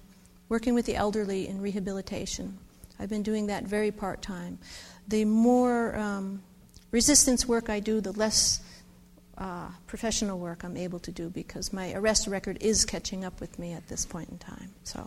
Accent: Vermont, United States; also born or lived in New York; I was born in New York near the Catholic Worker Farm, Peter Marn Farm. He was the co-founder of the movement along with Dorothy Day. And my parents moved to Vermont in 1957. And I have grown up there.

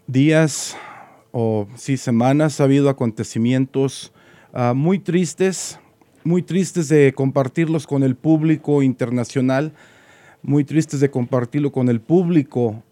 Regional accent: Mexico; no importa que no vivamos allá en nuestro México

